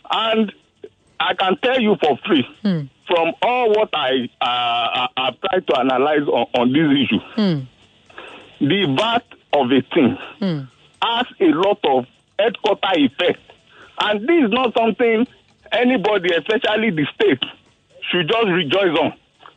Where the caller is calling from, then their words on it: Ifako, Lagos, Nigeria; I'm calling from Ifako.